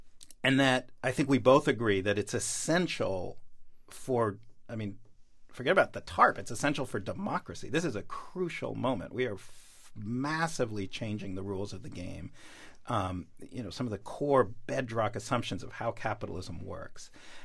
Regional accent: New York, United States; I'm from New York. My mom's Israeli.

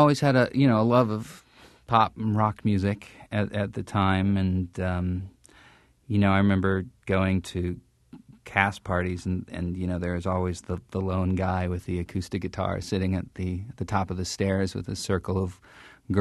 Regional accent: Helena, Montana, United States; I grew up in Helena, Montana.

